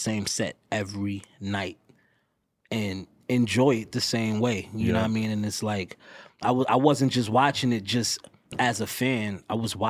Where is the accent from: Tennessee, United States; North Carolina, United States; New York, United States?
New York, United States; New York City; now in Los Angeles, United States; I'm sitting here talking to you high in LA. I'm from New York City.